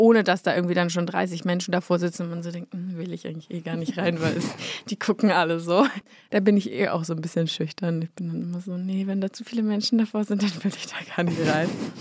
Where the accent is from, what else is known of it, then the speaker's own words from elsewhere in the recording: Berlin, Germany; moved away as an adult; now in Munich, Germany; seit meinem 6. Monatslebens, ja, bin ich hier. Deswegen, ich war immer so, ich bin nicht in München geboren, ich bin Berlinerin. Und jetzt bin ich lustigerweise quasi zurück zu den Wurzeln gekehrt.